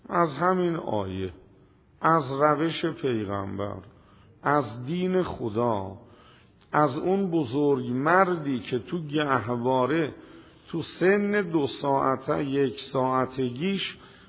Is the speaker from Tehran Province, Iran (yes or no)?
yes; Tehran, Tehran Province, Iran; گوه اهل کجایی؟ گفتم تهرون.